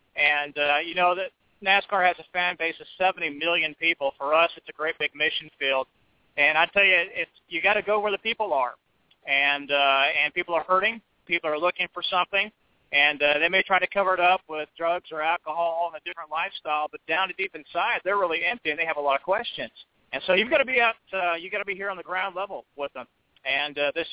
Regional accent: Indiana, United States; I grew up here in Indiana about 50 miles away from the Speedway here. So I grew up about 5 miles from Jeff Gordon in Pittsburgh, Indiana

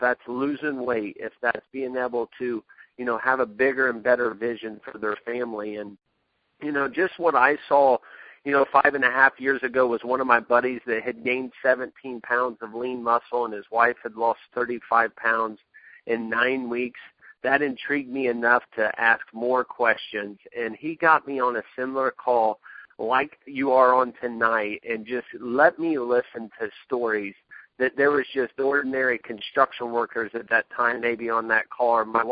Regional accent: Lebanon, Indiana, United States; We come from Lebanon, Indiana.

